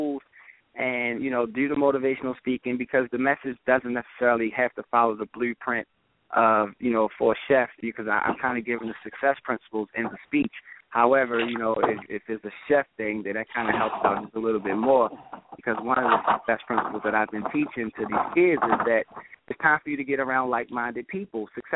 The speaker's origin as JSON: {"language": "English", "town": "Baltimore", "region": "Maryland", "country": "United States", "tie": "born or raised there", "said": "I started with Baltimore, being as though that was my hometown"}